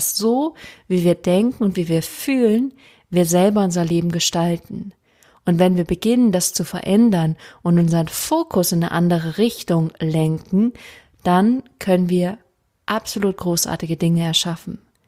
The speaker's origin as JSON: {"language": "German", "town": "Freiburg", "region": "Baden-Württemberg", "country": "Germany", "said": "Ich komme ursprünglich aus Freiburg, das heißt, ich wohne direkt um die Ecke."}